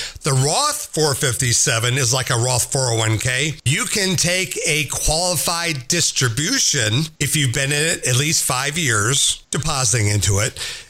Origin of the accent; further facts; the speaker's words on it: Maryland, United States; Got a voicemail from Alex in Maryland. My home